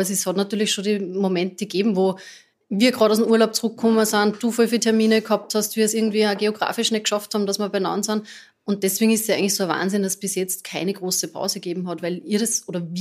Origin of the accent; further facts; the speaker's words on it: Salzkammergut, Austria; ich bin ja wirklich im Salzkammergut aufgewachsen